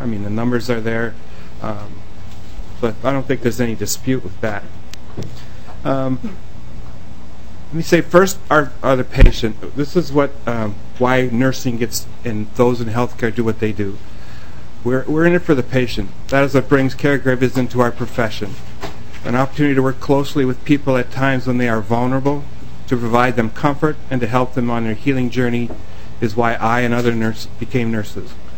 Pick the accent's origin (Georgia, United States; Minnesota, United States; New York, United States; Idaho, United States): Minnesota, United States; also born or lived in California; It's what happened in California. I lived it as a Minnesotan.